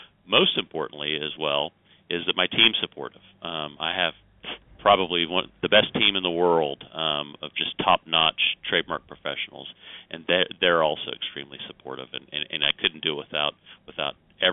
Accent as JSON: {"language": "English", "region": "Oklahoma", "country": "United States", "said": "I'm a lawyer from Oklahoma, actually."}